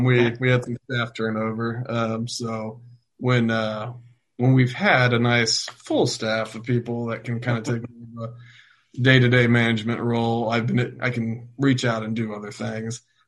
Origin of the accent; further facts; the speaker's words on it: Memphis, Tennessee, United States; now in St. Petersburg, United States; No, actually, I'm from Memphis originally. Okay. I moved to St. Pete in 93.